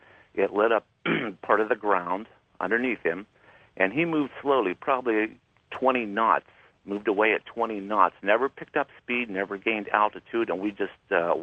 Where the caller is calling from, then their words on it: Ohio, United States; from Ohio, by the way.